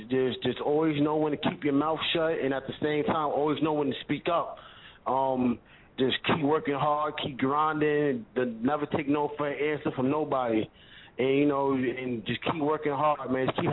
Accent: Brooklyn, New York, United States; I'm from East New York, Brooklyn, man, all day, every day.

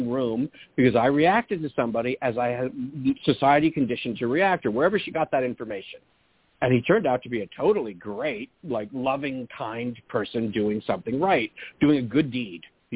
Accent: California, United States; I'm a Californian. I was born and raised here.

